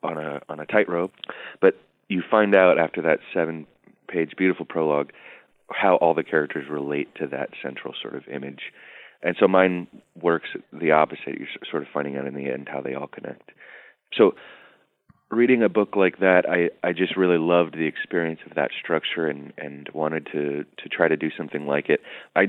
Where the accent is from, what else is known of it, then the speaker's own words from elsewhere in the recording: Oakland, California, United States; very much informed by various different kinds of experience I had working in Oakland and growing up in Oakland.